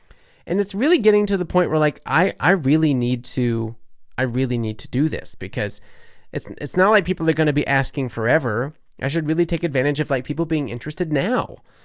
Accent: New Orleans, Louisiana, United States; I'm from New Orleans. I'm not German, but I do have a keen ear for the German stereotypes.

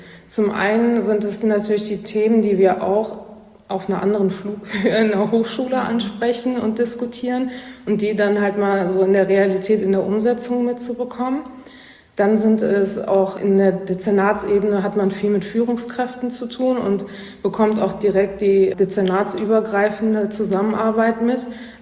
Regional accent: Wuppertal, North Rhine-Westphalia, Germany; also born or lived in Aachen / Seoul; Ich bin Stadttyp. Ich komme aus Wuppertal. Also ich bin in der Großstadt aufgewachsen, kann man ja bei der Zahl noch sagen. Und habe dann ja in Aachen gewohnt. Die größte Stadt, in der ich gelebt habe, war Seoul mit 8 Millionen

